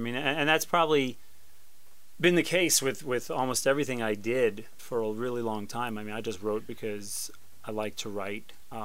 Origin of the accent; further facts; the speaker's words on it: New York, United States; I'm originally a Yankee fan. I'm from New York.